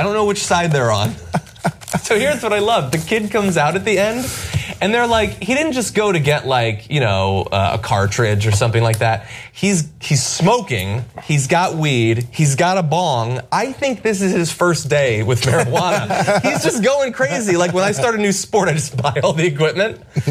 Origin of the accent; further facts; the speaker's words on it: Bridgeport, Connecticut, United States; My hometown, actually, Bridgeport, Connecticut, is on that list.